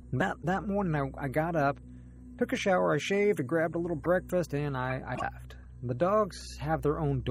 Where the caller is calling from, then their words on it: Kentucky, United States; I'm calling from Southern Kentucky.